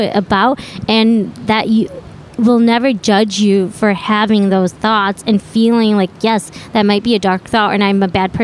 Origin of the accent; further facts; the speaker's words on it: United States; My biggest reason of like speaking out was that growing up in America, right, I have all these freedoms